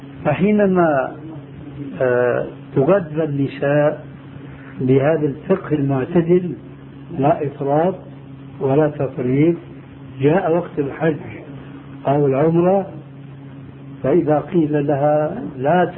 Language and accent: Arabic; Syria; انا عارف انه عندنا في الشام مثل يقول كثرة الشذ بيرخي